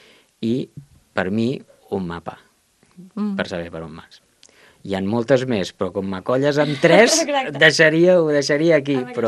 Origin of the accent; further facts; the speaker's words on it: Catalonia, Spain; som catalans fins a la medula.